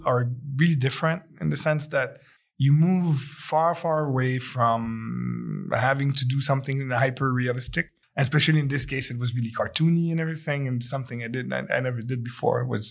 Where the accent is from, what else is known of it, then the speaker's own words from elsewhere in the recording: Quebec, Canada; now in Spain; I'm from Quebec, like the French part of Canada. Yeah, I'm actually moved here for work.